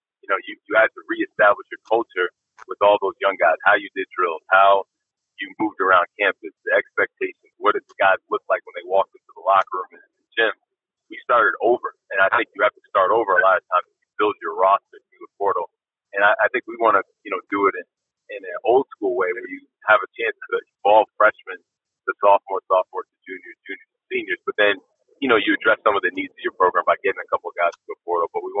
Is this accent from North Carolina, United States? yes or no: no; Massachusetts, United States; I grew up in Massachusetts.